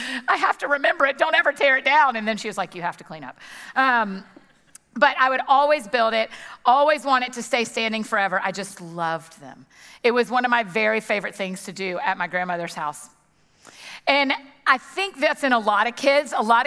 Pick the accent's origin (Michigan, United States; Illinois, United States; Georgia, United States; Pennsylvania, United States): Georgia, United States; So I grew up in Georgia. My grandparents all lived kind of close to me.